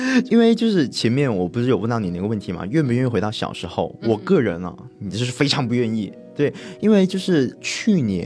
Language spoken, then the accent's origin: Chinese; Guangxi, China; 我们广西那边稍微就是你知道还在用论坛